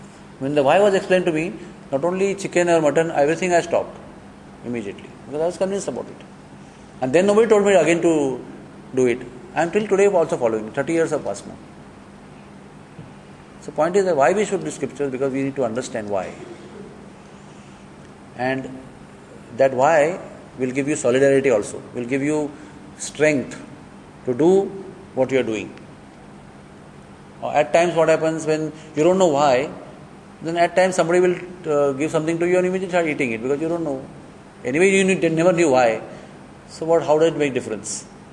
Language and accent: English; South India, India; In my house, we are South Indian Brahmins. Very unique Brahmins we are.